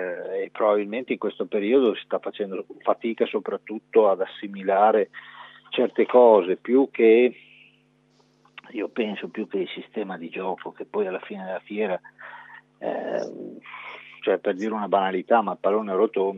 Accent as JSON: {"language": "Italian", "town": "Parma", "region": "Emilia-Romagna", "country": "Italy", "said": "io ne ho 53 di anni, sono di Parma"}